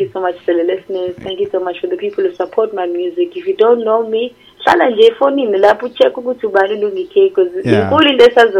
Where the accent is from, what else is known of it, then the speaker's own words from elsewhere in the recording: South Africa; I'm still proudly black and I'm proudly South African.